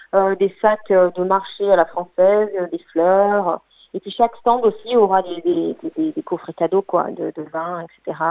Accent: Nice, Provence-Alpes-Côte d'Azur, France; moi, je suis de la Provence, hein, je suis niçoise

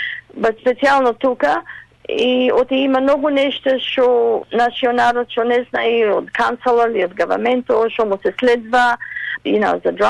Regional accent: Buf, Western Macedonia, Greece; Тие дури знаат дека јас сум и од Буф. Са ги научив, јас сум буфчанка македонка.

